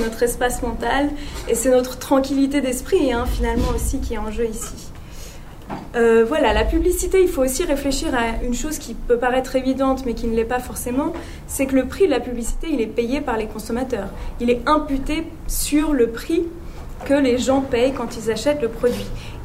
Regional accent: Switzerland; il y a beaucoup plus de publicité que chez nous en Suisse

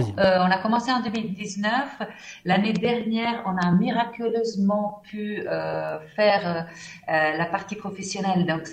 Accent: Italy; French is a second language; moved away as an adult; now in Switzerland; Alors, oui, donc moi je suis italienne, je suis arrivée en Suisse en 2001

